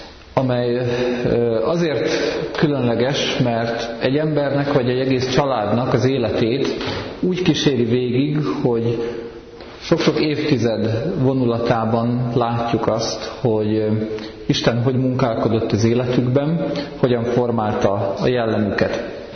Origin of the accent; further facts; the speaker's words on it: Budapest, Hungary; now in Békés, Hungary; Békésről vagyok. Itt egyébként pesti származású vagyok, aztán lelkipásztori hivatásomat kezdtem Békés megyében, ott vagyok már 20 éve, különféle gyülekezetekben. Békésen lakunk, ott építkeztünk